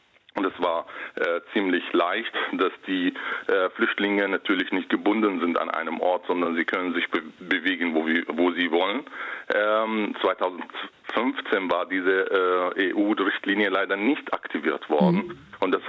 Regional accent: Germany; worauf ich persönlich als Deutscher stolz bin, muss ich sagen

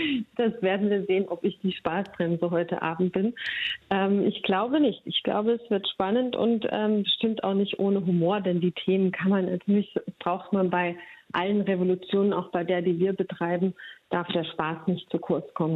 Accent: Southern Germany, Germany; now in Cologne, Germany; Ich komme ja aus Süddeutschland und bin im Kölner Karneval noch nicht richtig angekommen

